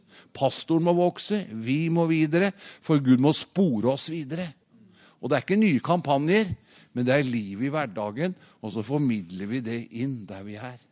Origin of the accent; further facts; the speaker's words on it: Fåberg, Innlandet, Norway; jeg vokste opp på Fåberg, det cirka en 6-7 kilometer fra sentrum på Lillehammer